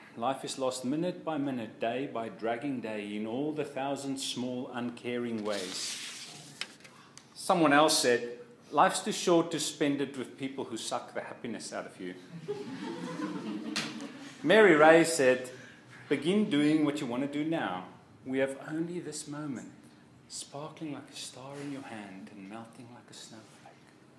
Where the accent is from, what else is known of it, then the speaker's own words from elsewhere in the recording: South Africa; also born or lived in London, United Kingdom; I'm originally from South Africa, but I also spent some time in London, which is why my accent's a little bit strange.